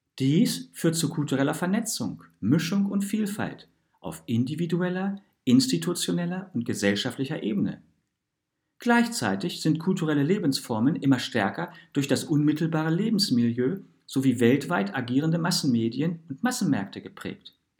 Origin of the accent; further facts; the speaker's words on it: Porto, Norte, Portugal; also born or lived in Lisbon / Paris; Ich bin beispielsweise in Lisboa geboren und in Porto aufgewachsen.